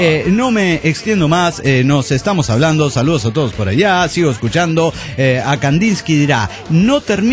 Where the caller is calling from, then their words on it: Buenos Aires, Argentina; de Buenos Aires, Argentina.